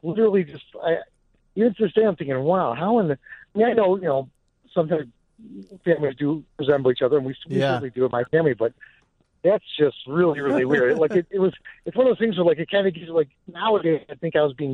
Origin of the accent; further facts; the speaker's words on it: Chicago, Illinois, United States; Friends of mine, we're all from the South Side of Chicago, and a bunch of our fathers were policemen